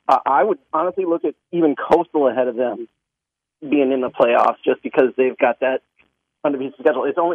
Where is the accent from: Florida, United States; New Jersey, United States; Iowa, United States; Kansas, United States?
Iowa, United States; I grew up in Iowa, so